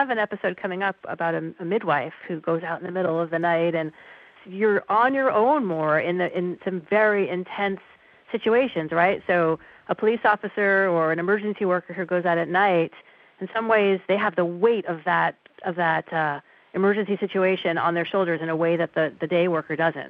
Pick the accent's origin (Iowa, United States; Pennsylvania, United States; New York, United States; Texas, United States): New York, United States; New York City; Yeah, I grew up in New York City, and I really had this perception of the sky at night as sort of a milky gray thing